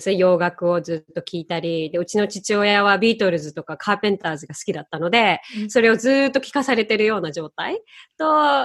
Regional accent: Kobe, Hyogo, Japan; 神戸市です。神戸市です。

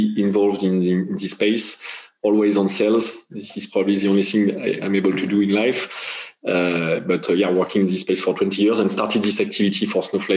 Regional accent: France; accent: British; English is a second language; now in United Kingdom; Nobody will notice that with my British accent, but I'm French. Sorry for that. I live in the UK for 6 years

